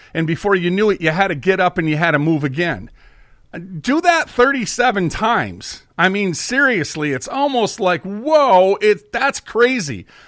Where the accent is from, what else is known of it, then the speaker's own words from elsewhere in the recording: Minneapolis, Minnesota, United States; We were raised in North Minneapolis. That was the majority of it. That was the hood.